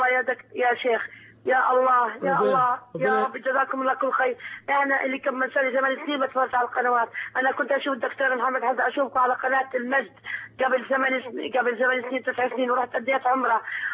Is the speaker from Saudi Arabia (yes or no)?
no; Jordan; من الأردن بحكي معك